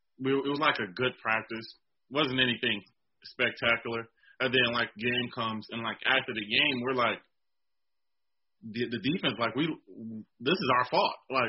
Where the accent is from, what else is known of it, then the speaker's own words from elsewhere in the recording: Michigan, United States; it was nice for me because I'm from Michigan.